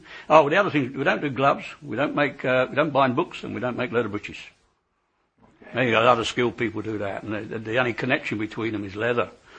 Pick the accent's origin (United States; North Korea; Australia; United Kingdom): United Kingdom; England; us, we're English